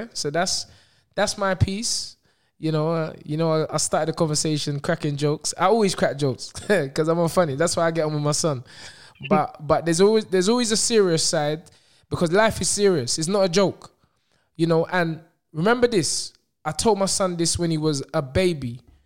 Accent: Nigeria; I'm Nigerian, right.

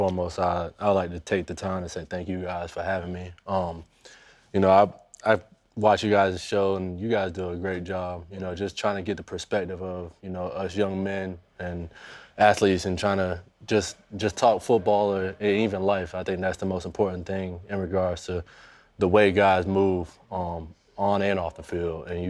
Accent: Florida, United States; Growing up in Florida, there's only one thing down here, really, and that's football.

